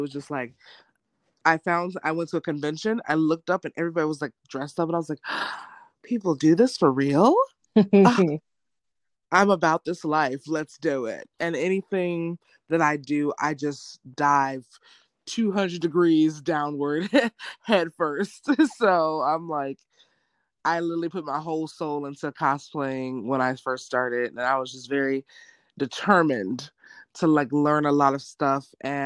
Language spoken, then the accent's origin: English; Chicago, Illinois, United States; I'm from Chicago, Illinois.